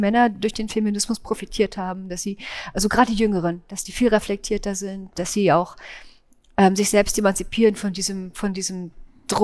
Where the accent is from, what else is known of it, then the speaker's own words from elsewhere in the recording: Germany; Ich komme aus der DDR, ich bin im FKK-Schrein aufgewachsen